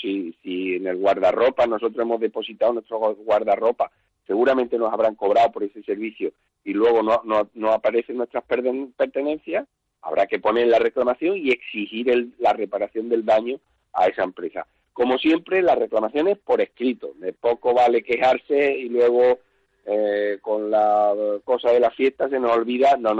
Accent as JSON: {"language": "Spanish", "town": "Granada", "region": "Andalusia", "country": "Spain", "said": "Estaré en Granada, mi tierra"}